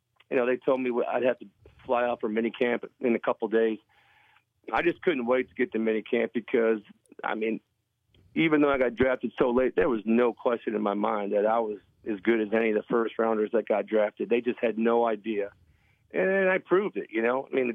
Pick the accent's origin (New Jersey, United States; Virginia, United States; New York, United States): New York, United States; Buffalo; born or raised there